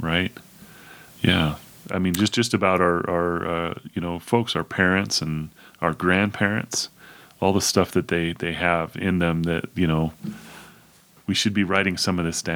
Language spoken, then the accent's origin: English; Idaho, United States; So they both grew up in New York City, and then they moved us to Idaho, and I grew up in Idaho. So I was in Idaho from pretty much kindergarten all the way through high school.